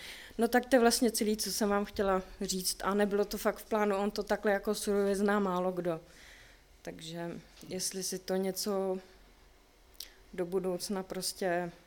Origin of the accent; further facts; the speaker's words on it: Chomutov, Ústí nad Labem Region, Czechia; já pocházím z Chomutova, kde jsou drsný jakoby drogový gengy.